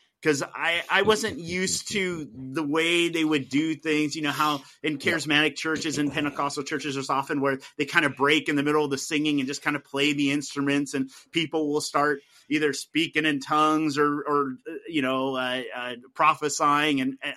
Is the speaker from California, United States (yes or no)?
yes; Anaheim, California, United States; But there was a key difference between them and the church I grew up in Anaheim was they were charismatic.